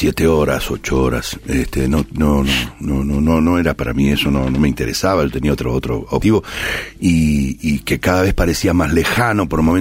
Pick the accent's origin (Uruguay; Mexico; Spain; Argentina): Argentina; Buenos Aires; born there; Yo soy de San Lorenzo y nací en Boedo. Ahora volví a Boedo, afortunadamente, después de 45 años volví al barrio.